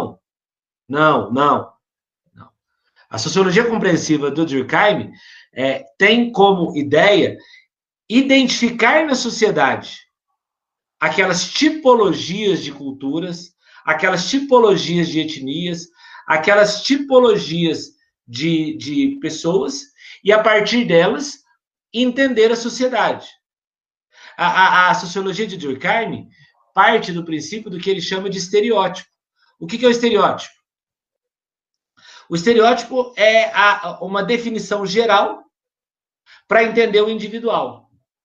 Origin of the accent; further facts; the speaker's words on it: Minas Gerais, Brazil; Eu sou mineiro.